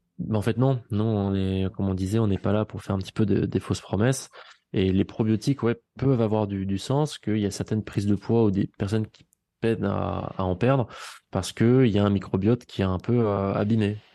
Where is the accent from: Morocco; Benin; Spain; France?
France; Vichy, Auvergne-Rhône-Alpes; je suis d'Ichy, je suis Auvergnat